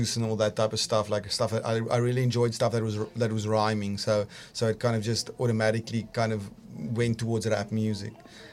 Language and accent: English; Bellville, Western Cape, South Africa; I come from Cape Town. Grew up in Bellville, as said, but spend most of my time around that side of the world, the northern suburbs, not so much the southern suburbs.